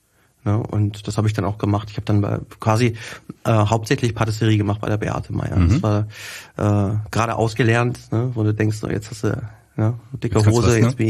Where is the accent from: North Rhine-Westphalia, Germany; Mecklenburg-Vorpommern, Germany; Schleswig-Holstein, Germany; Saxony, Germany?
North Rhine-Westphalia, Germany; Wetter; bei uns zu Hause quasi in Wetter, wo ich herkomme